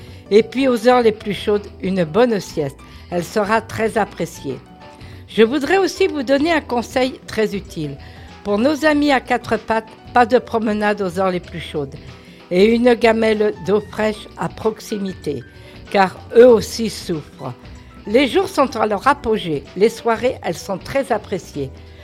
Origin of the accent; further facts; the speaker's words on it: Brittany, France; Mais comme je suis bretonne, cette tradition se déroule de cette façon.